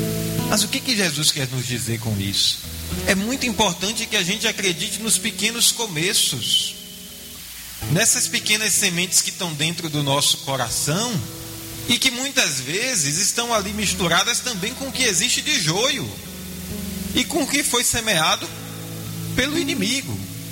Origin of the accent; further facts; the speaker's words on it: São Sebastião do Passé, Bahia, Brazil; muito menor do que São Sebastião do Passé, a cidade de onde eu venho